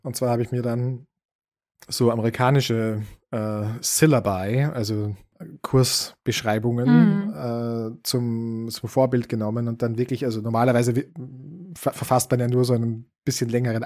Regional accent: Austria; now in Germany; wenn man irgendwie als Österreicher in Deutschland ist

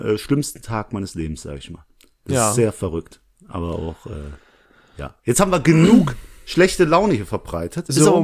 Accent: Langweiler, Germany; Ich bin ja hier aufgewachsen in Langweiler, da wohne ich.

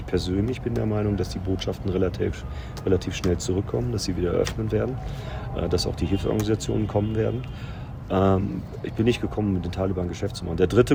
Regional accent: Germany; Und dann habe ich gesagt, ich bin aber kein Amerikaner, ich bin Deutscher.

